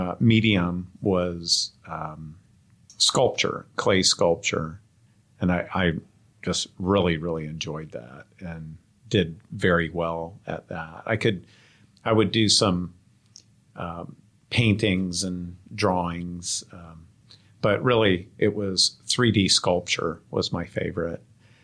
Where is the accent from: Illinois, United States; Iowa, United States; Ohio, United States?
Ohio, United States; Columbus; I grew up in Columbus, Ohio, and my path to Cincinnati was I went to undergraduate at Miami University